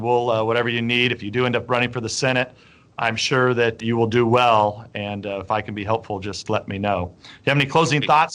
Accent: California, United States; yeah, you fools, we're from California.

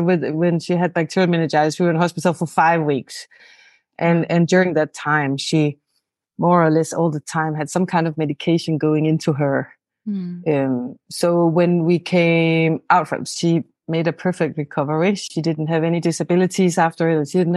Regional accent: Denmark; English is a second language; So I'm from Denmark.

